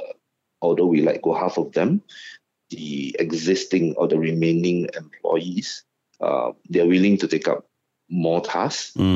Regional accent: Malaysia; We are proud as a Malaysian, it's a Malaysian brand

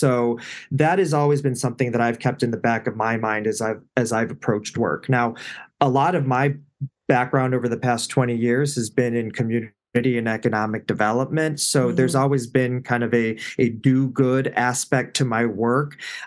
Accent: Chicago, Illinois, United States; And, you know, we grew up in Chicago, moved out to the north suburbs of Chicago. So, you know, growing up, I went to predominantly white schools.

